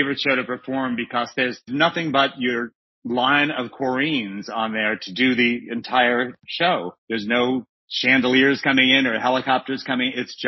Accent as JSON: {"language": "English", "region": "New York", "country": "United States", "said": "I'm from New York, from Long Island. Don't tell anyone."}